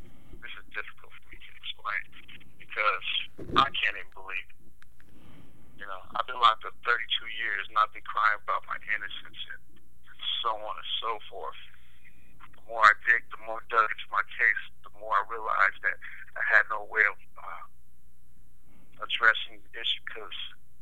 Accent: Los Angeles, California, United States; You know, I grew up in Los Angeles.

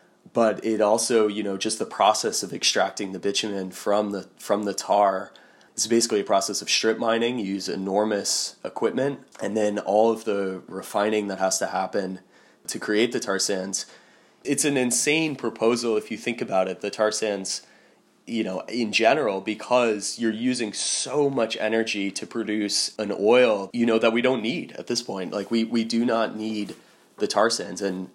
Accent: United States; Living there as an American gave me such a window into the fact of ongoing colonialism

